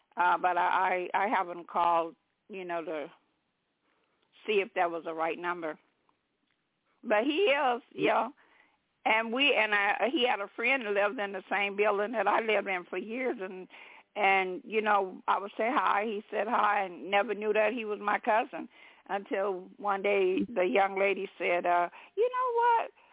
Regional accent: Texas, United States; born there; And so then she told him that I was from Texas. I was born in Texas.

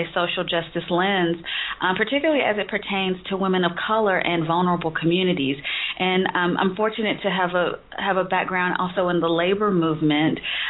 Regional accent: Georgia, United States; Because I'm from Georgia.

